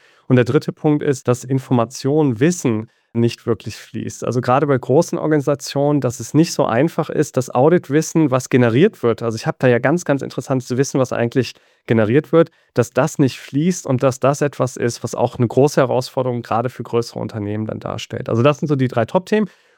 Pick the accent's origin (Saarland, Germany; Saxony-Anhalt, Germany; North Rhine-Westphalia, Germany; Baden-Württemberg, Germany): North Rhine-Westphalia, Germany; Aachen; Ich bin ursprünglich Aachener, habe hier in Aachen studiert